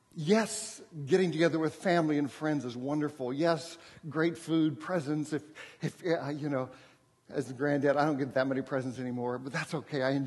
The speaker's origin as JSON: {"language": "English", "country": "Japan", "tie": "born or raised there", "said": "And we lived in Japan. I was born and raised in Japan."}